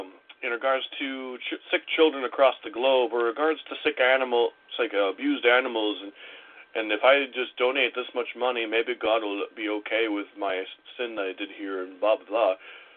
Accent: Wisconsin, United States; because I'm from Wisconsin

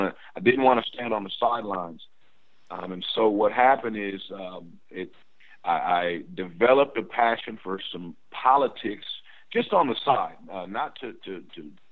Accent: St. Paul, Minnesota, United States; Well, I was born in St. Paul, Minnesota, and which is probably a little bit more known as the Twin Cities, Minneapolis and St. Paul.

